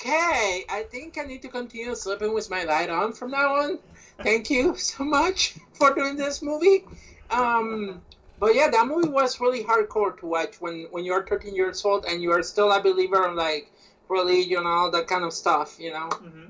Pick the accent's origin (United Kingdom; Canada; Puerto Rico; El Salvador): Puerto Rico; because I grew up in Puerto Rico.